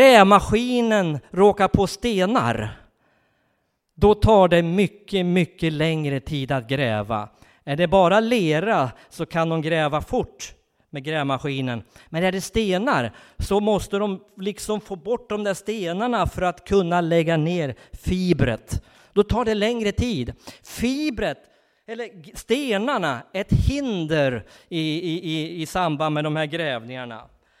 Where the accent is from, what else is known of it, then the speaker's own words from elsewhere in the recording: Undrom, Västernorrland County, Sweden; Uppe i Undrom, där jag kommer ifrån, och jag tror att det också på samma sätt här i den här kommunen, i Kramfors kommun.